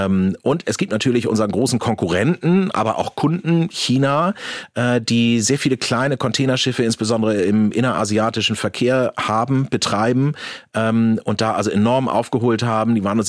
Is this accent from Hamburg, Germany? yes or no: yes; Hamburg, Germany; Also da spreche ich jetzt mal als Hamburger.